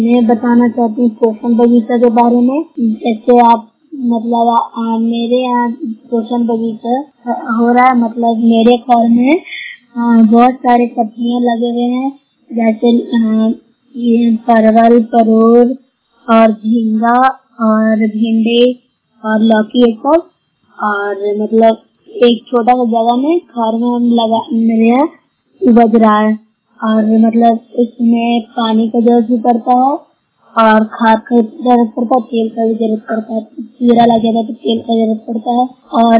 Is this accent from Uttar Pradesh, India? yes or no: no; Bihar, India; मैं न्यूज़ हूँ, जिला नालंदा की निवासी हूँ।